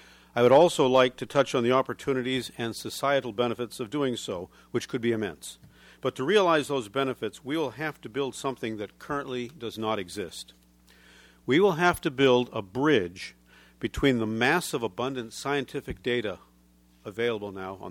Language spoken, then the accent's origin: English; Los Angeles, California, United States; a climate change conference of the governors in Los Angeles, which is my hometown